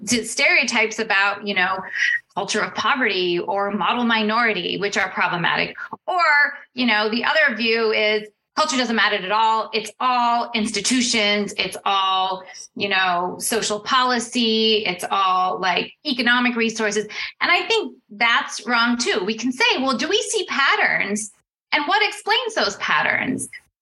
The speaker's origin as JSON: {"language": "English", "country": "United States", "tie": "born or raised there", "said": "this is a very different world than the one that I grew up in the United States."}